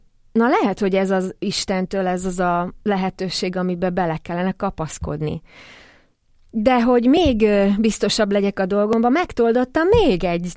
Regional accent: Southern Slovakia, Slovakia; és felvidékiként abszolút beleillettem ebbe a közegbe

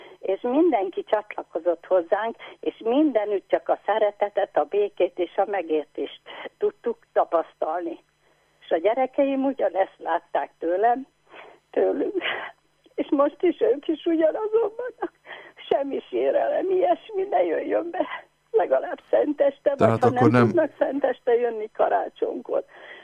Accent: Nyírlugos, Szabolcs-Szatmár-Bereg, Hungary; born there; also born or lived in Érd; now in Baracska, Hungary; Baracskáról, én Nyírlugoson születtem, Érden laktam 47 évig, de itt kaptunk lakást, és itt tettek a gyerekek nekem lakást Baracskán

